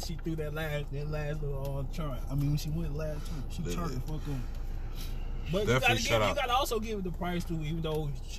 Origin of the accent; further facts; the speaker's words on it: Georgia, United States; I'm from Georgia, but I've never been a Hawks fan.